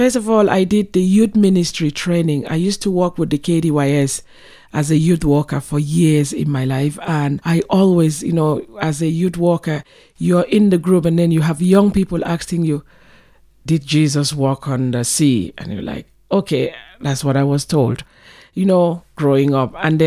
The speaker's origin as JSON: {"language": "English", "region": "Akwa Ibom", "country": "Nigeria", "tie": "born or raised there", "said": "Nigeria, in the southern part of Nigeria, in a state called Akwa Ibom."}